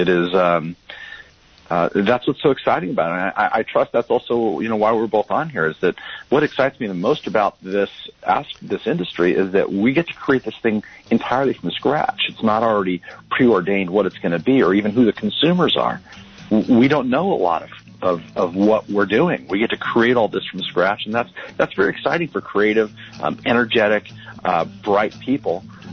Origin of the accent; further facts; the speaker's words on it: California, United States; I grew up in California. I grew up specifically as a kid.